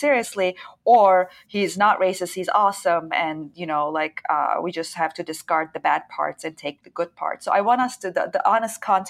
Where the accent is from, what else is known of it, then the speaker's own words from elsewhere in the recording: Turkey; and it is relevant in this context that I'm from Turkey.